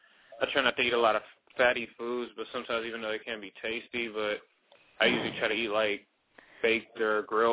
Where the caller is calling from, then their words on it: Silver Spring, Maryland, United States; from Silver Spring, Maryland.